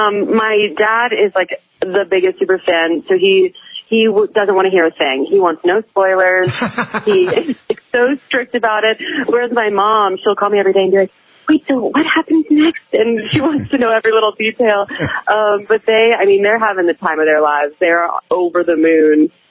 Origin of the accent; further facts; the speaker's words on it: Washington, United States; now in Montana, United States; I grew up in Washington State, so I loved, you know, the outdoors and nature, but I had never been to Montana.